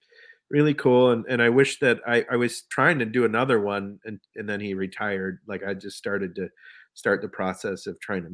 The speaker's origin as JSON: {"language": "English", "town": "Minneapolis", "region": "Minnesota", "country": "United States", "said": "I had them play … because I was from Minneapolis."}